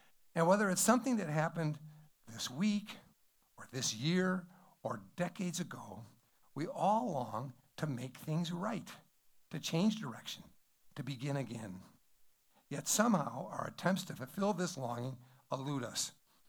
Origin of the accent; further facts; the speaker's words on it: Wisconsin, United States; So when I was growing up in the Wisconsin area, one of the things we loved to do was water ski.